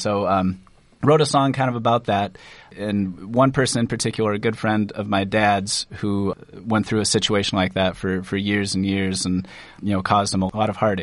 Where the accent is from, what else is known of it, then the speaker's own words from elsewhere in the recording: Quasqueton, Iowa, United States; I'm from Buchanan County, so the town is called Quasquetin. A really small town, like 550 people, close to Waterloo. Independence is the county seat there.